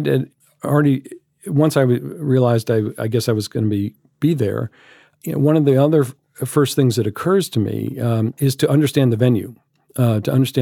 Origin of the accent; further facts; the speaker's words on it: Mobile, Alabama, United States; I grew up Jewish in Alabama in the 1960s.